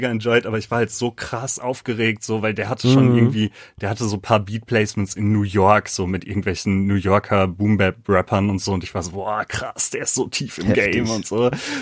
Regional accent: Lüdenscheid, North Rhine-Westphalia, Germany; Also ich komme ja selber aus dem Kaff. Ich komme ja aus Lüdenscheid im Sauerland. Lüdenscheid hat 80.000 Einwohner. Mittelgroße Stadt, ist jetzt auch nicht die kleinste Stadt der Welt, aber so wirklich viel geht da nicht.

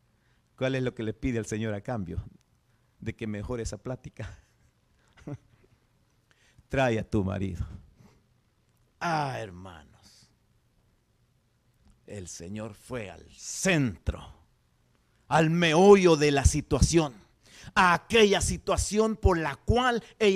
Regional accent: El Salvador; Yo soy salvadoreño, por eso... por ser del Salvador

